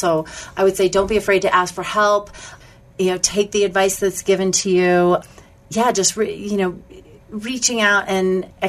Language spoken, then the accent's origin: English; Greeley, Colorado, United States; moved away; also born or lived in Pennsylvania; Well, originally I was from Pennsylvania. We moved to Colorado when I was about 7 years old. My parents both worked for the university in Greeley.